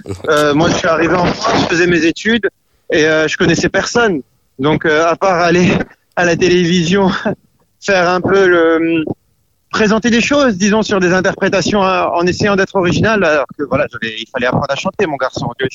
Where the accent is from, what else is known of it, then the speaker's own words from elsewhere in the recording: Senegal; born there; je suis né au Sénégal aussi. Je suis d'origine libanaise et je suis né au Sénégal.